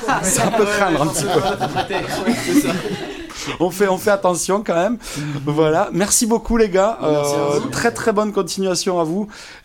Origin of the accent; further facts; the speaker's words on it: Toulouse, Occitanie, France; Bah, moi, je viens de Toulouse aussi.